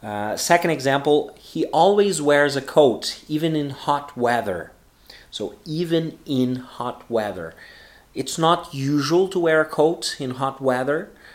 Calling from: Porto Alegre, Rio Grande do Sul, Brazil; English is a second language

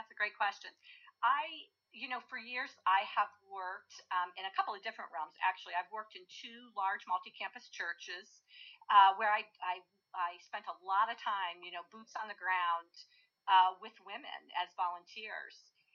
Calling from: Concord Township, Ohio, United States; Actually, Northeast Ohio in a little township called Concord Township, Ohio.

